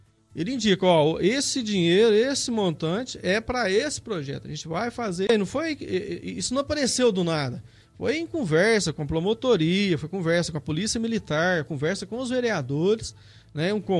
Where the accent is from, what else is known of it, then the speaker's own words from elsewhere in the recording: Carmo do Rio Claro, Minas Gerais, Brazil; Eu cresci, eu nasci aqui em Carmo do Rio Claro, mas eu saí para estudar, né?